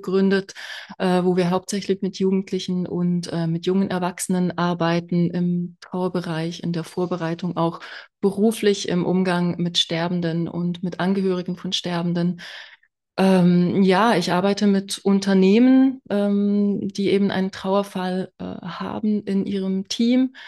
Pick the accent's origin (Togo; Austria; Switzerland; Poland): Switzerland; now in Berlin, Germany; Ich bin aus der Schweiz, aber eigentlich schon jetzt seit fast 10 Jahren in Berlin.